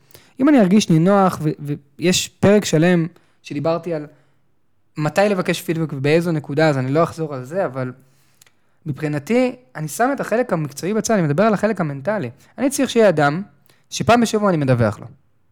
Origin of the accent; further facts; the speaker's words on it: Tel Aviv, Tel Aviv District, Israel; גדלתי בתל אביב, בגיל 14 הייתי נוסע באוטובוס